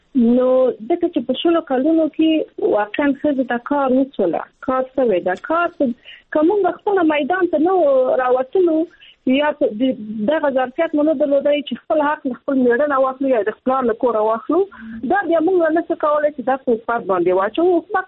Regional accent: Afghanistan; زه خپله په افغانستان کې پیدا شوی، په افغانستان کې لویه سوم،

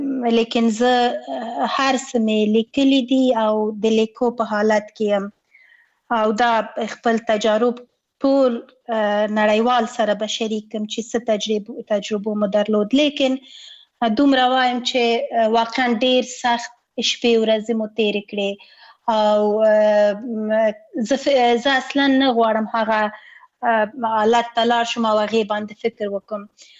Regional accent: Afghanistan; مونږ د افغانستان یو واقعیت یو او خپل هیواد نه اسکله تیر نه یو، او زمونږ خپل هیواد ده، زمونږ اصلي هیواد ده

